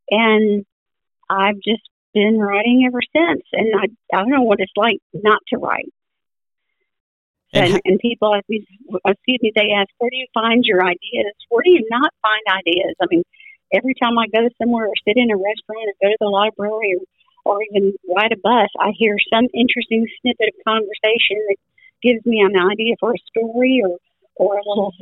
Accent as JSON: {"language": "English", "town": "Union Grove", "region": "Alabama", "country": "United States", "tie": "born or raised there", "lives_now": "Fairhope, United States", "said": "I was raised pretty much in North Alabama on my grandparents' farm in Union Grove. So I could say I'm just about a native Alabamian, about as much as you could get."}